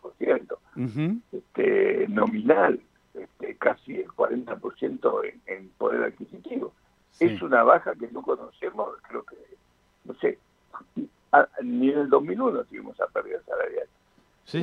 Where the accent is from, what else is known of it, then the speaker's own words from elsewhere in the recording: Buenos Aires, Argentina; now in La Plata, Argentina; yo soy porteño.